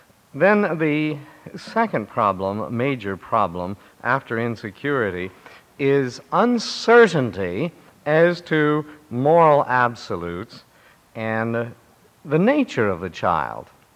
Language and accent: English; Oregon, United States; I grew up in Oregon on a bit of a farm and a ranch